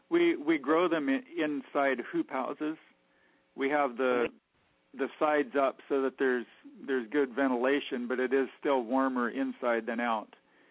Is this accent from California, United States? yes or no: yes; Oak Glen, California, United States; Oh, okay. I grew up in Oak Glen.